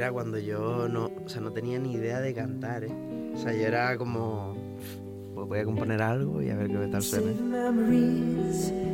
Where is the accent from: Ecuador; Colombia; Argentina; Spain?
Spain; Ceuta; Sí, soy de Ceuta.